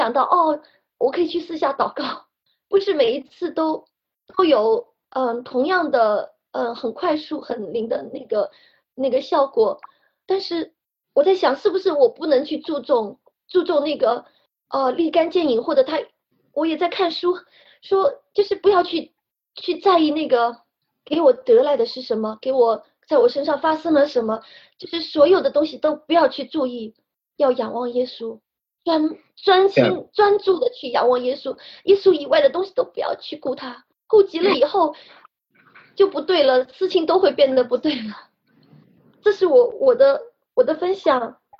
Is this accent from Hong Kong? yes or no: yes; Hong Kong; 我是香港的